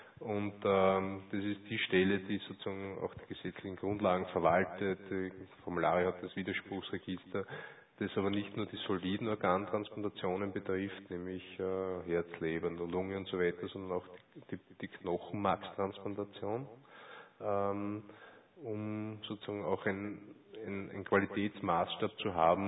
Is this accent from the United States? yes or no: no; Austria; Das kann gemacht werden, wird manchmal gemacht, auch bei uns in Österreich.